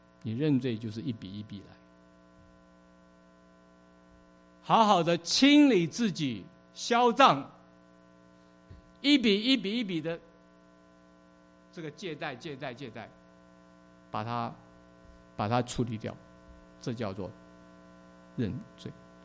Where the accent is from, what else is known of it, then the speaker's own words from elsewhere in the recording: Taiwan; 因为我在台湾出生，我在台湾长大